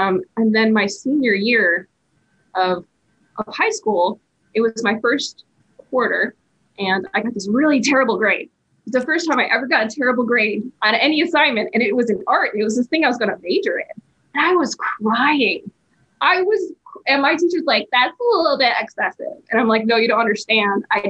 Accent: Rochester, New York, United States; But then, okay, so I grew up in Rochester, New York.

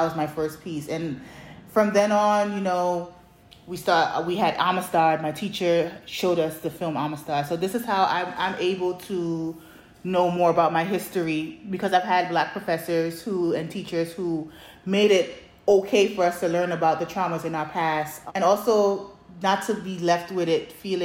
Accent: Grenada; I grew up in Grenada, so it was very limited resources.

